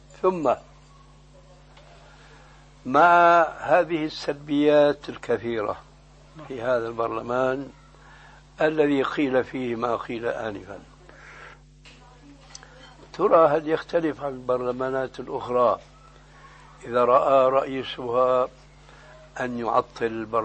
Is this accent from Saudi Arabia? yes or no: no; Syria; كما يقولون عندنا في سوريا خليط مليط